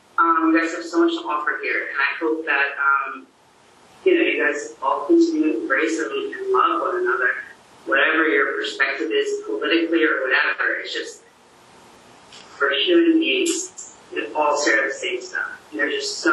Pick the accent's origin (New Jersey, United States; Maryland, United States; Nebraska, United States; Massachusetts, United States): New Jersey, United States; Words that, I'm from New Jersey, words that I've never heard these words publicly.